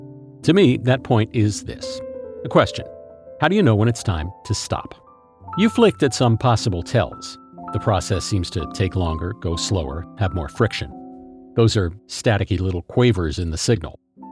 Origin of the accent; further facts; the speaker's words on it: United States; As you know, I am an American